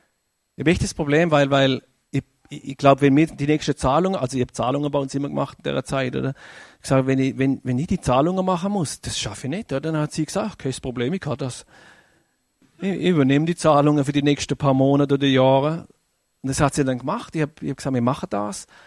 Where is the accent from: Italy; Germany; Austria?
Germany; Und ich komme aus Deutschland, oder?